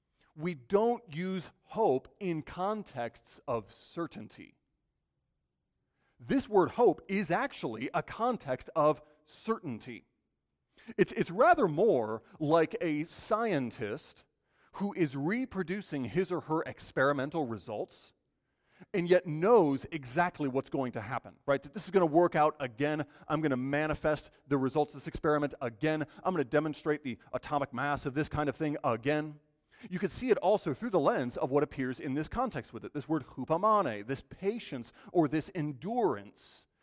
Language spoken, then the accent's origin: English; Michigan, United States; And you know, I'm from Michigan, but I don't really like these guys all that much.